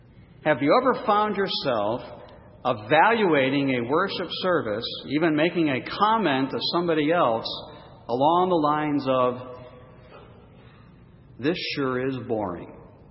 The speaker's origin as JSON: {"language": "English", "region": "New England", "country": "United States", "tie": "born or raised there", "said": "That might not mean a lot to you, but I grew up in New England and I knew who he was."}